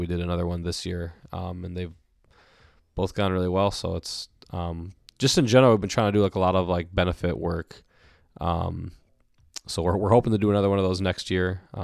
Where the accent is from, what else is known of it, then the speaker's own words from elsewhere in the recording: Minneapolis, Minnesota, United States; I'm from Minneapolis. I was born and raised in Minneapolis. I've lived in Minnesota my whole life.